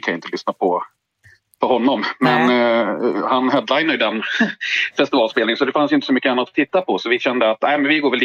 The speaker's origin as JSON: {"language": "Swedish", "region": "Dalarna County", "country": "Sweden", "lives_now": "Stockholm, Sweden", "said": "Jag kommer från Dalarna från början. Bor upp i, eller nere i Stockholm nu för tiden."}